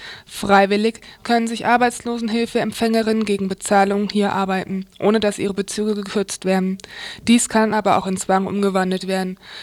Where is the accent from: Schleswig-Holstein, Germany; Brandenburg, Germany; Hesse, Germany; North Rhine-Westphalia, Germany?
Hesse, Germany; Frankfurt; Ein bisschen freut es eine als Frankfurterin ja schon